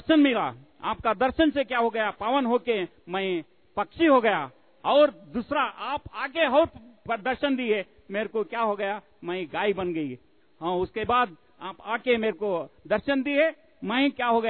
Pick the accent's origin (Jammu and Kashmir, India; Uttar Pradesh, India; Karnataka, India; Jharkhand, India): Karnataka, India; मैं कर्नाटक से आया हूँ